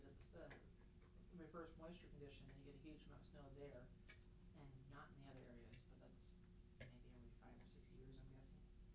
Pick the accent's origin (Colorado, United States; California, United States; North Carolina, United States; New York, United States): Colorado, United States; So my experience growing up in Colorado is that there's the problem with drivers